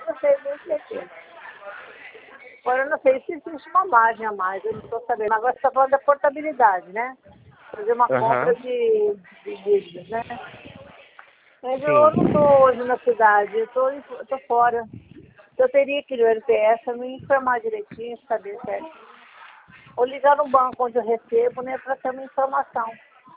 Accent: Barretos, São Paulo, Brazil; now in Campinas, Brazil; Não, não, eu nasci na cidade de Barretos. Eu sou de Barretos, mudei para Campinas faz uns 10 anos e hoje eu moro em Campinas.

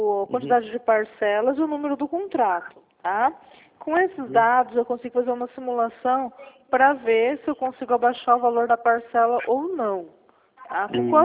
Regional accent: Ponta Porã, Mato Grosso do Sul, Brazil; Eu sou de Ponta Porã

